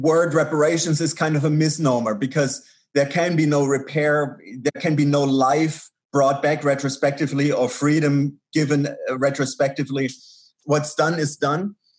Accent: Tübingen, Baden-Württemberg, Germany; a family that had recently moved from Israel to Germany in my hometown of Tübingen.

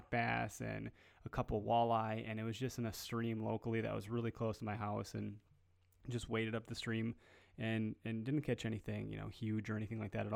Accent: Wisconsin, United States; I'm from Wisconsin. People that listen may be from elsewhere, but I'm sure your state has some public property.

